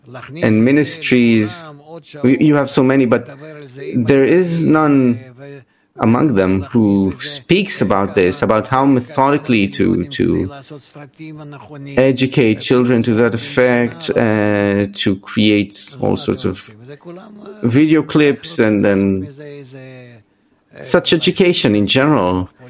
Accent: Russia; now in Israel; I came from Russia, where the woman is a second-class kind of affair, and I came to Israel.

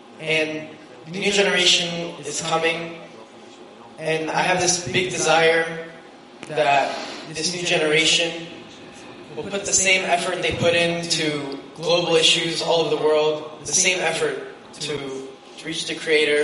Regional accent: Toronto, Ontario, Canada; I'm from Toronto.

